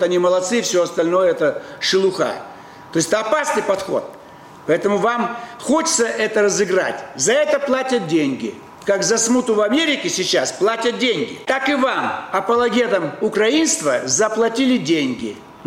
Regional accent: Moscow, Russia; Просто вы киевлянин, вот давайте, а я москвич.

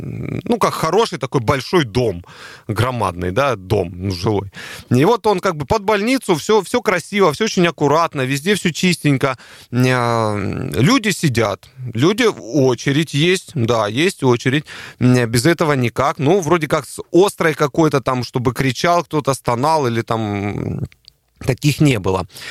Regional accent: Russia; мы врачи из России

